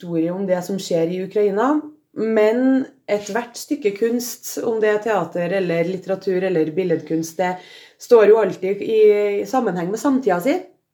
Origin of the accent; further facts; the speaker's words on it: Trøndelag, Norway; Jeg kommer jo fra Trøndelag